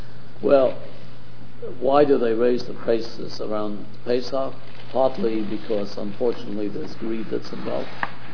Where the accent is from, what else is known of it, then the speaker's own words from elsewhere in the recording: New York, United States; I grew up in Harlem. We were very poor.